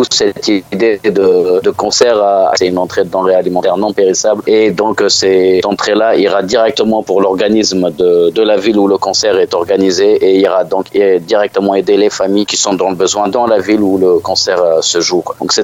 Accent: Pays de la Loire, France; Nous, on est de la Mayenne, hein, pas très loin d'Alençon, juste après Villaines-la-Juhelle. On est entre Villaines-la-Juhelle et Mayenne.

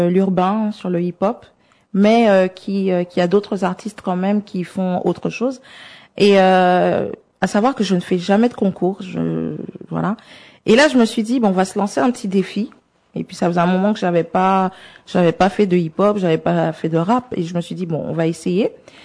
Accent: St. Martin; je chante en anglais tout simplement parce que je viens de l'île de Saint-Martin, comme je l'ai dit au début

